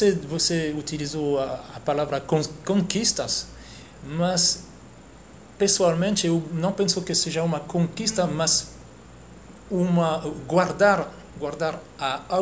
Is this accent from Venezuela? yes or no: no; France; Portuguese is a second language; now in Rio de Janeiro, Brazil; Eu sou francês. Eu moro aqui no Rio de Janeiro há 3 anos.